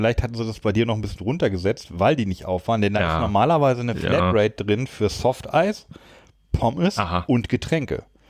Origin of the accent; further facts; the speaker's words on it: Lower Saxony, Germany; ich komme ja aus der Nähe von Hannover.